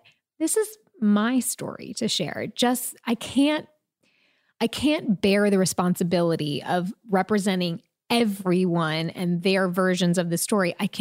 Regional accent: New York, United States; Some of us say pajama pants because we're from New York.

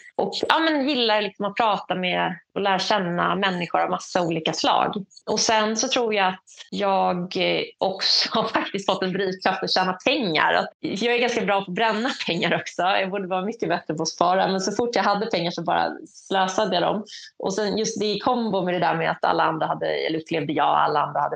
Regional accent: Danderyd, Stockholm County, Sweden; also born or lived in Täby; jag är uppvuxen utanför Stockholm i en förort som heter Danderyd. Och sen flyttade vi till Täby.

